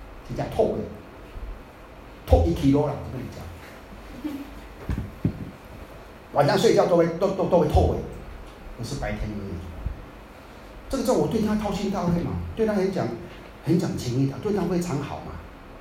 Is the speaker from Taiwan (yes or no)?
yes; Taiwan